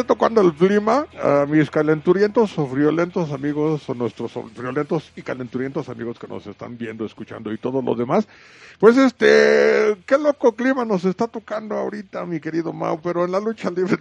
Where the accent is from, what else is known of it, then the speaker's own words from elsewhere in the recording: San Luis Potosí, Mexico; Yo soy de San Luis Potosí.